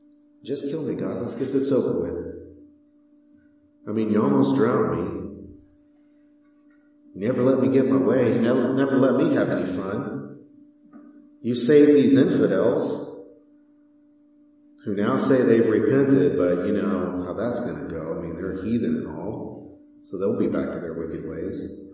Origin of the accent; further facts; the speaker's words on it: Houston, Texas, United States; I grew up in Houston, and the air conditioning in our house was always broken.